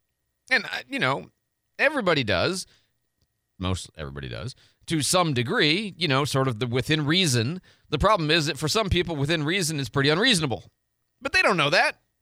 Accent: Chicago, Illinois, United States; and, look, I grew up in Chicago. I mean, I know how to drive aggressively, okay, safely, quickly, right?

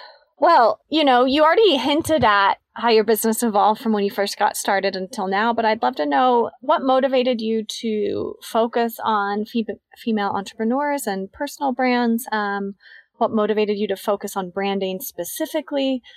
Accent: Newport, Rhode Island, United States; And I grew up in Newport, so I'm really familiar with the US Open.

